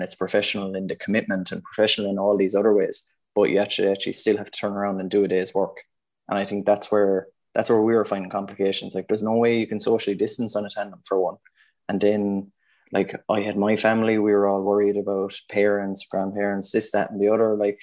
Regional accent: Drumban, Ireland; Great community up Church Drumban, big family of us in, 9 children, living across the road from the soccer field, down the road from the hurling field.

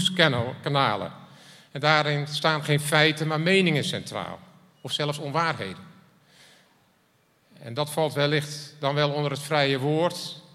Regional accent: North Holland, Netherlands; En dan ben ik blij dat we als Zaankanters in Nederland wonen

